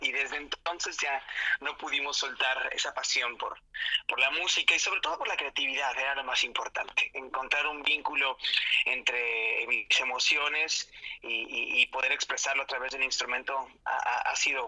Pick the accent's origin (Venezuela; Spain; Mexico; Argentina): Mexico; Morelia, Michoacán; Soy originario de Morelia, Michoacán